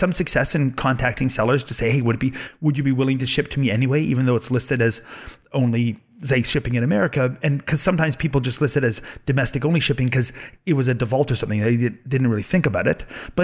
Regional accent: Canada; At least as a Canadian, I look at it

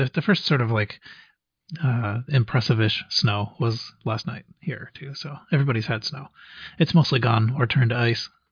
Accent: Minnesota, United States; I grew up in Minnesota, and there it does get pretty cold, and you do get temperatures like minus 20, but it's in Fahrenheit, you know.

